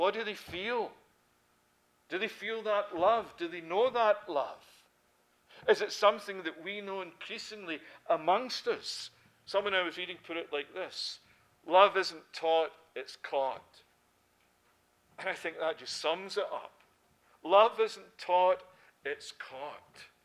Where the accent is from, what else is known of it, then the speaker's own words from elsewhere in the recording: Scotland, United Kingdom; accent: Scottish; if you dropped me in the streets of Paris, far less my Scottish accent, I just couldn't speak French.